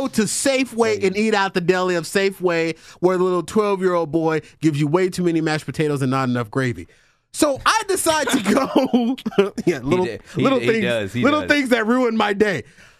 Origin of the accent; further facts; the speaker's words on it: Arizona, United States; I grew up in the Matthew Hinton Projects